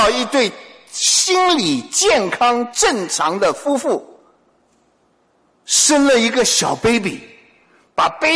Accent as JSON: {"language": "Chinese", "country": "China", "said": "我们中国人很容易解释这个话，我们怎么说呢？"}